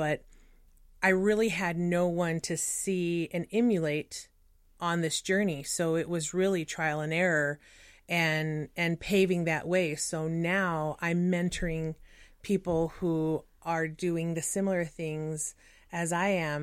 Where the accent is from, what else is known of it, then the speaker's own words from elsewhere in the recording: Texas, United States; Born and raised in Texas, I don't do the Minnesota nice very well.